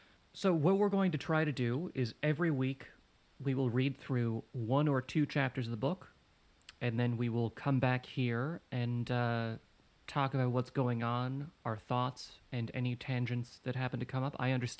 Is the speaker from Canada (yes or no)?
yes; Canada; I am a Canadian.